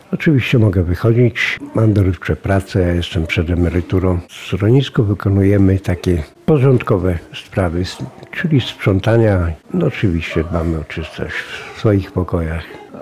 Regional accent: Chełm, Lublin Voivodeship, Poland; z Chełma.

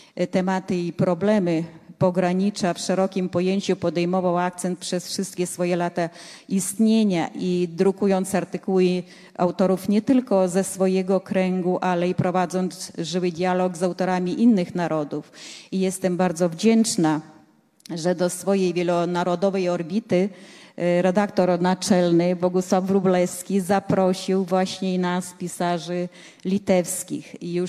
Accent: Lithuania; Polish is a second language; Urodziłam się na Synęszczyźnie, na pograniczu Litwy i Polski, w rodzinie litewskiej, więc jestem Litwinką. Splot dwóch kultur dla mnie jest wielkim darem losu.

